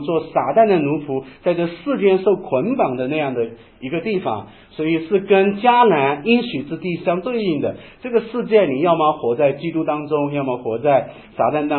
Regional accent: China; 我们中国人别的没有，孝道应该是有的

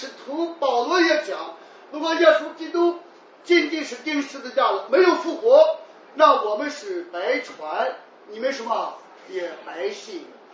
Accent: China; 我们说一般的我们中国人的圣餐办的都是追悼会。

